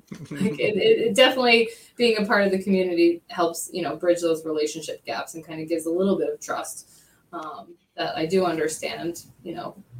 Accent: Bethel, New York, United States; So, you know, growing up, I grew up in Bethel, which is in the Monticello District. And, you know, it's funny coming back as, you know, an educator. I went through school here

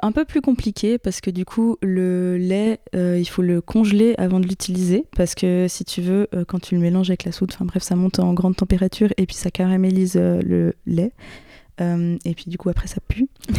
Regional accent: Valais, Switzerland; J'avais une copine qui faisait aussi en Valais, parce que du coup je viens du Valais.

